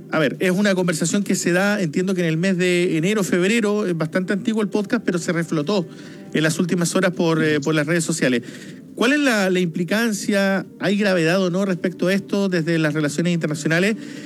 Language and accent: Spanish; Magallanes, Chile; porque además yo soy magallánico, conozco perfectamente Punta Dúngenes, he ido varias veces.